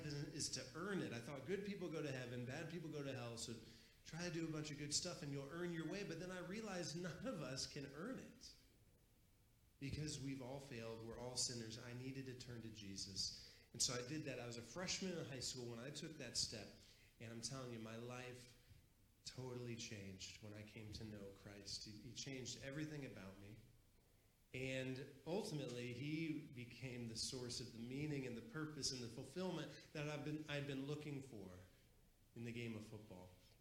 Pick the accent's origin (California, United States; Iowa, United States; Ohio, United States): Ohio, United States; Van Wert; rode up to my hometown of Van Wert, Ohio, got off the bus